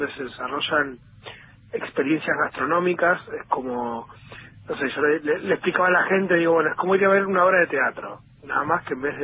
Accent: Mendoza, Argentina; Yo soy, sí, soy de Mendoza. Estamos acá en Mendoza

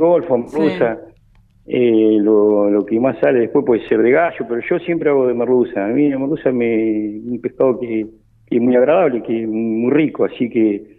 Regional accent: San Antonio, Río Negro, Argentina; somos nacidos y criados acá en San Antonio, somos una familia de pioneros de San Antonio, mis abuelos, mis padres. No, somos de la pesca, un poco de la familia ferroviaria

